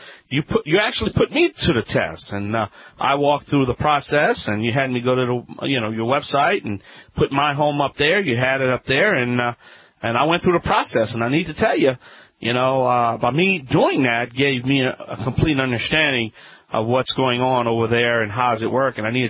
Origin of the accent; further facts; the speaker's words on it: New Orleans, Louisiana, United States; I'll be attending the annual weatherization conference in my hometown of New Orleans.